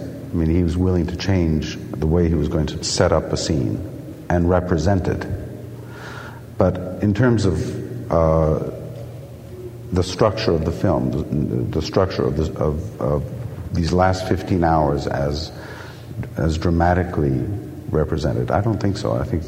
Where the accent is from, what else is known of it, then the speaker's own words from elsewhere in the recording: Italy; I was brought up in Italy where there's no big problem about any of this, you know.